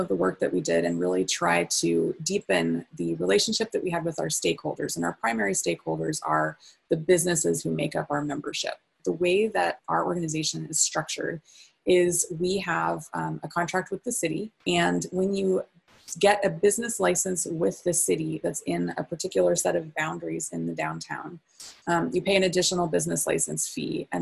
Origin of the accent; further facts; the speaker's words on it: Albuquerque, New Mexico, United States; There's a University of New Mexico in Albuquerque. And I was walking distance from Central Avenue, which is one of the main roads that goes through there.